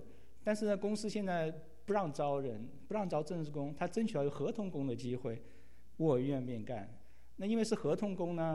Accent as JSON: {"language": "Chinese", "town": "Guangzhou", "region": "Guangdong", "country": "China", "tie": "born or raised there", "also_born_or_lived": "Shanghai", "moved": "as an adult", "lives_now": "United States", "said": "我父母是浙江人，他们大学毕业之后就到广州工作，所以我从小在广州长大，然后后来考大学又考到上海，考到上海交通大学。"}